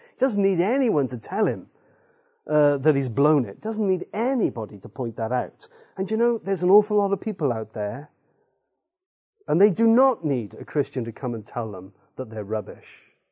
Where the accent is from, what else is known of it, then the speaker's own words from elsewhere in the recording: Wales, United Kingdom; I'm Welsh